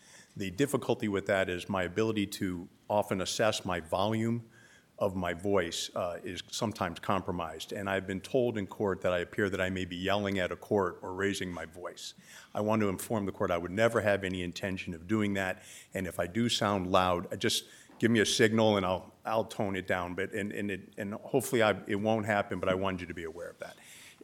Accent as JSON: {"language": "English", "region": "Virginia", "country": "United States", "said": "I hail from Loudoun County"}